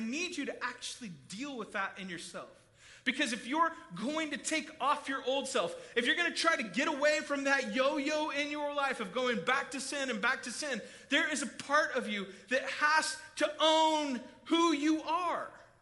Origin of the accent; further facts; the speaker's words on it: United States; And as an American in general, we kind of believe we're like the best, right?